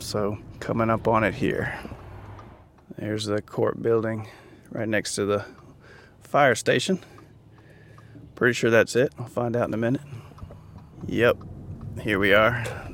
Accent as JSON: {"language": "English", "town": "Hinesville", "region": "Georgia", "country": "United States", "tie": "born or raised there", "said": "went to middle school, and also Liberty County High School, where I graduated high school, because I grew up in Hinesville, and Midway is also in Liberty County."}